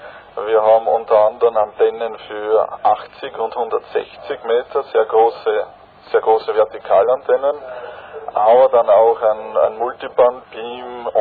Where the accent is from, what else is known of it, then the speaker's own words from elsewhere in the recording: Austria; also 5 Franzosen und ich als Österreicher